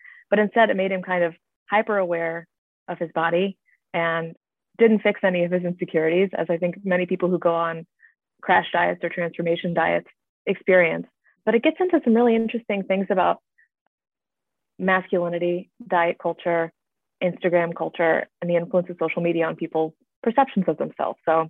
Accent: South Bend, Indiana, United States; former mayor of my hometown of South Bend, going on paternity leave

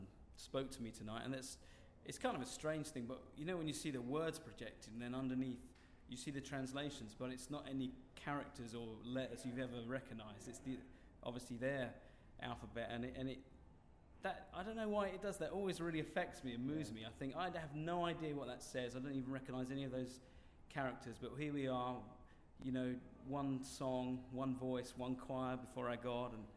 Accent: England, United Kingdom; especially to me as an English man. English people take a little while to get going. They check things out a bit. And then if they really think, okay, maybe it's cool, they might dive in. But these guys have got something to teach me and all my fellow Brits.

